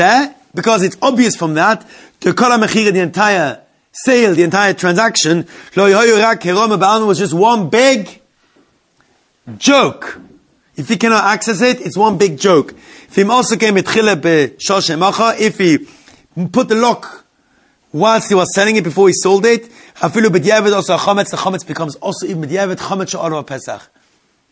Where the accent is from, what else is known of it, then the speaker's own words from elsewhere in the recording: Zurich, Switzerland; When I was brought up in Zurich